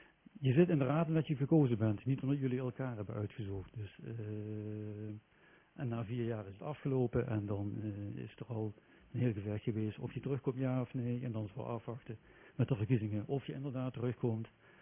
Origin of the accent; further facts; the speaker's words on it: Schaesbergerveld, Limburg, Netherlands; Ik ben opgegroeid in Schaarsbergenveld.